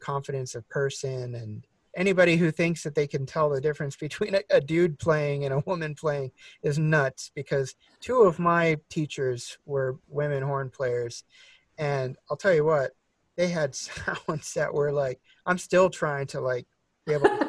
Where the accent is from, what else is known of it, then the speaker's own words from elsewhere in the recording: Las Vegas, Nevada, United States; I guess growing up in Vegas also, but I've heard everything, you know.